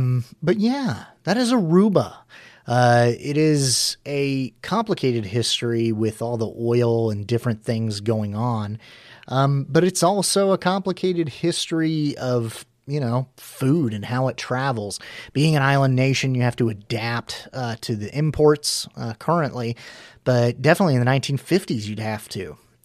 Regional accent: United States; Once again, I'm from North America, you know, the United States.

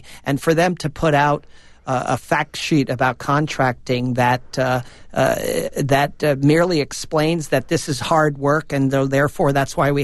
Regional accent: United States; Well, I am. I'm an American.

